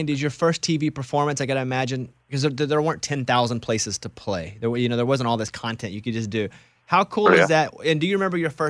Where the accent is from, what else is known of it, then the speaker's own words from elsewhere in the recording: Arkansas, United States; You know, me growing up in Arkansas, you know, Central and South Arkansas